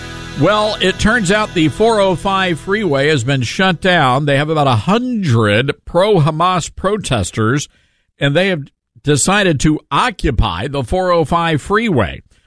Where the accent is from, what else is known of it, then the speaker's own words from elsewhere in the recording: Memphis, Tennessee, United States; Memphis is a great town. It's my hometown, and it's a fine place to originate a talk show from.